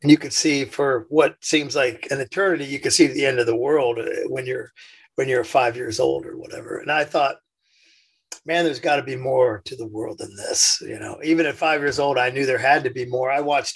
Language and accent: English; Indiana, United States; Yeah, I was born in Indiana.